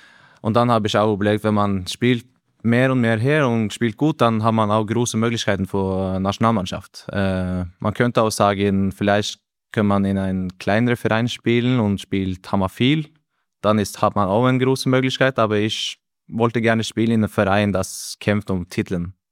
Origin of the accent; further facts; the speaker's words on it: Norway; wenn man Norweger ist in Deutschland, dann kann das sein, dass wir sind ein bisschen mehr bescheiden wegen der Sprache